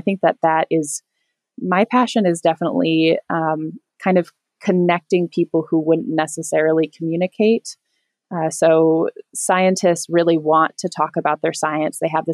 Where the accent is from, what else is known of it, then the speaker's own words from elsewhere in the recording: Iowa, United States; My mom was in corporate banking growing up in the Midwest. I grew up in Iowa